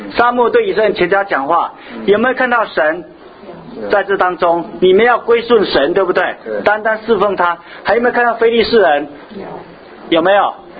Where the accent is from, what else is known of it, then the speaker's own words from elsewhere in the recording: China; 我们中国人什么身重，我们被谁欺负啊？这个好像被日本人在欺负一样